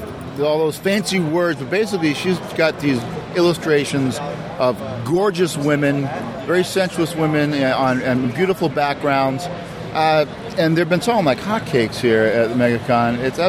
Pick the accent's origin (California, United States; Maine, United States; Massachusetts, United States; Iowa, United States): Massachusetts, United States; I'm from the Cape.